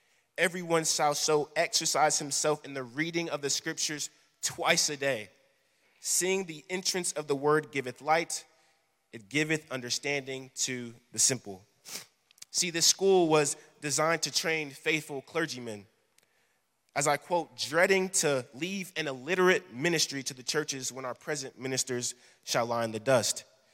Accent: Fort Worth, Texas, United States; also born or lived in Arlington, Texas; I was born in Arlington, Texas. I commuted to go to school in Arlington, Texas. I was raised in Fort Worth.

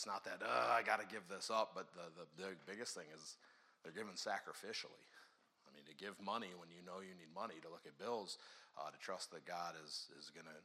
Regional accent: Milford, Michigan, United States; So since I grew up in the Milford area, whenever I start driving down

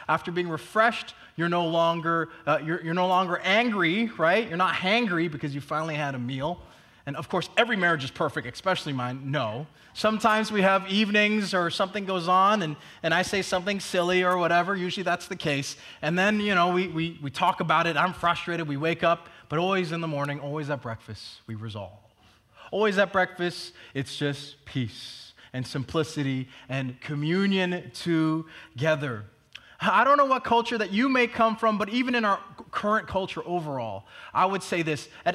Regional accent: Hong Kong; Growing up in Hong Kong, we had something called dim sum

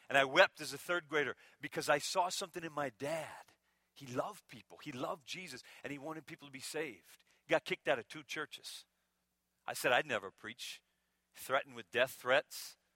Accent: Minnesota, United States; Some of these weak sauce Southerners, I love you Southerners, I'm from Minnesota.

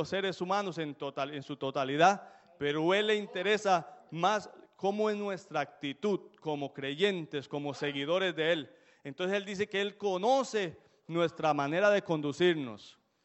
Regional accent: Costa Rica; Allá en mi país, en Costa Rica, es muy frío, donde nosotros vivimos es campo, y allá no teníamos duchas como aquí

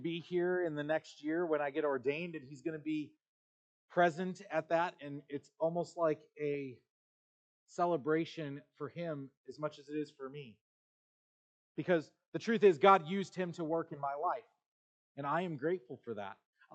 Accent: Chicago, Illinois, United States; When I grew up in Chicago, that didn't happen because the root systems were much deeper.

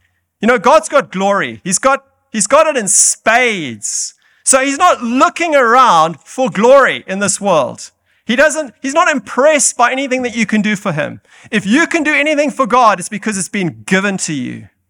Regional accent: Zimbabwe; Growing up in Zimbabwe, many times I had to drive my car off the road because Mugabe was coming with his cavalcade of vehicles

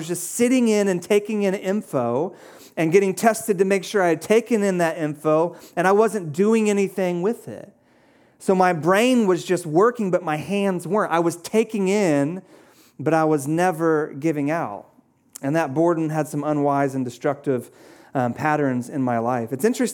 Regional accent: Charlotte, North Carolina, United States; And so I grew up in Charlotte.

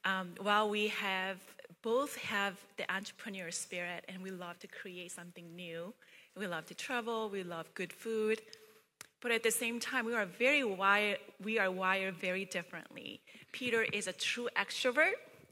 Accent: South Korea; I was born and raised in Korea, so a lot of my childhood and formative years were in Korea.

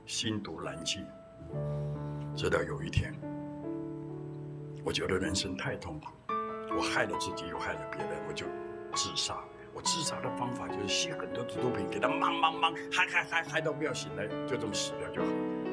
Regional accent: Hong Kong; 我从小在香港长大，12、13岁就出来鬼混

